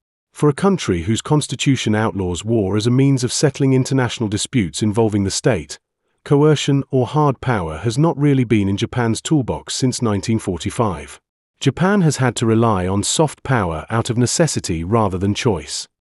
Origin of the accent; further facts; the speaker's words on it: London, United Kingdom; Growing up in North London in the 1960s, it was quite natural for a state schoolboy to pick up football, and somehow, I became hooked, so the UK has a lot to answer for.